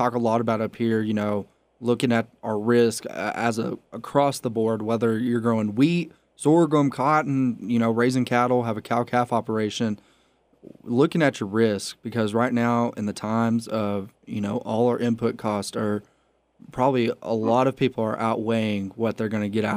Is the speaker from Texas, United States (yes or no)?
yes; Texas, United States; You know, I'm from Lubbock County, which is homegrown cotton country. And that's all I grew up around was cotton.